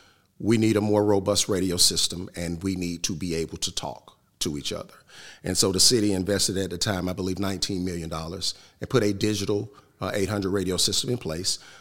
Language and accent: English; Atlanta, Georgia, United States; I'm from Atlanta, and I've worked for the department for 31 years